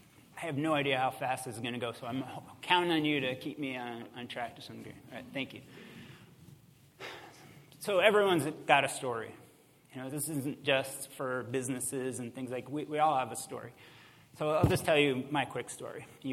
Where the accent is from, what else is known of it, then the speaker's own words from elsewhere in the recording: Asheville, North Carolina, United States; Well, she's from my hometown of Asheville.